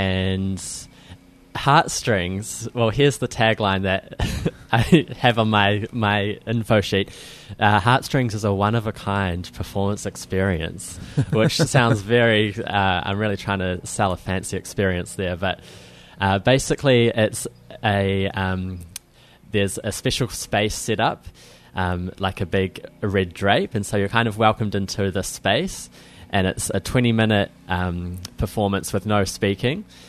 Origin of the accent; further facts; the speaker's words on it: Wellington, New Zealand; Yes, I'm from Wellington as well.